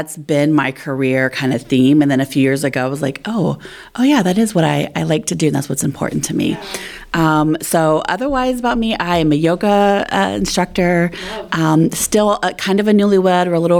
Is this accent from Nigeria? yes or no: no; Hilliard, Ohio, United States; I'm from Ohio. I'm from Columbus, adjacent. Grew up in Hilliard.